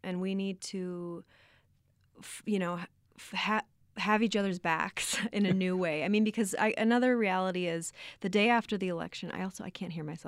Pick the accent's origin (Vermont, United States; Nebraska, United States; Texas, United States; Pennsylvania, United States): Nebraska, United States; When I was a young queer woman growing up in Nebraska, there were not a lot of visible people who sexuality was out there.